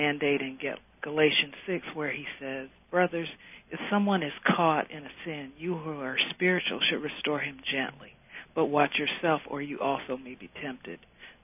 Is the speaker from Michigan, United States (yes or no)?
yes; Detroit, Michigan, United States; I'm from Detroit originally.